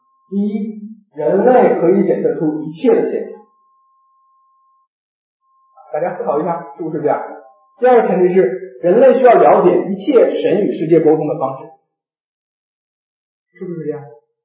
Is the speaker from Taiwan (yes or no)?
no; China; 我们从中国来的啊